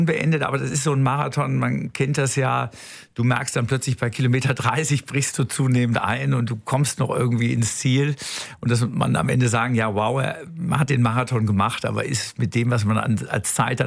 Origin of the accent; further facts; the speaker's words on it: Cologne, North Rhine-Westphalia, Germany; als Kölner weiß man, jeder Jeck ist anders.